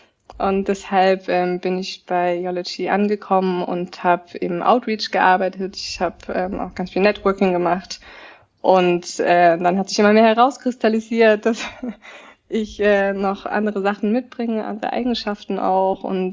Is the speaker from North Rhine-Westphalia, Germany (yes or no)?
no; Bavaria, Germany; also born or lived in Latin America; wir sitzen wunderschön Franken in Volkachen und Würzburg, und das ist meine Heimat. Ich war jahrelang unterwegs, ich war viel im Ausland auch, längere Zeit in Lateinamerika gelebt und bringe Sprachkenntnisse mit.